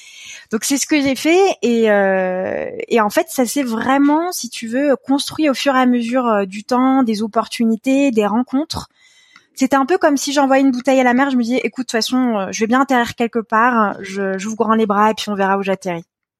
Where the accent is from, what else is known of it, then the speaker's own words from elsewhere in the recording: Île-de-France, France; j'ai toujours grandi en région parisienne, dans le 91. Et en fait, j'ai pas vraiment bougé de là. Donc je suis très attachée à cette région parisienne.